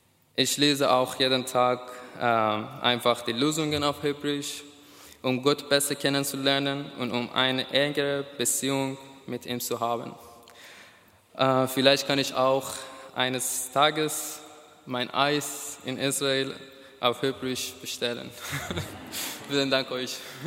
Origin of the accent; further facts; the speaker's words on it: Iran; moved away as an adult; now in Munich, Germany; ich komme aus dem Iran und seit 9 Monaten wohne ich in München, in Deutschland. Ich bin Christ seit fast 2 Jahren.